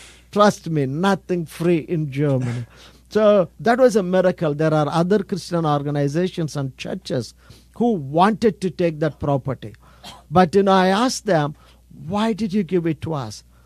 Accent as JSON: {"language": "English", "country": "India", "said": "I'm from India, pastor from India."}